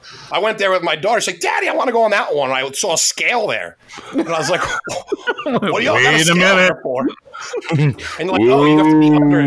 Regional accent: New York City, New York, United States; Like, you know, I'm from New York City, and like everybody's there.

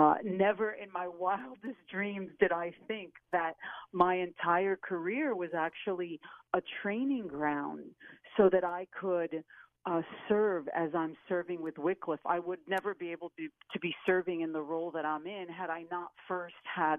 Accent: Florida, United States; also born or lived in Havana, Cuba; Well, I tell you, I was originally born in Havana, Cuba. So I was raised there in Florida with my family, and came to know the Lord when I was 18 years old.

